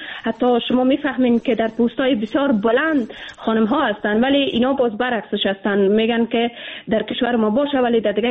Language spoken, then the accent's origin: Persian; Afghanistan; ما به عنوان یک افغان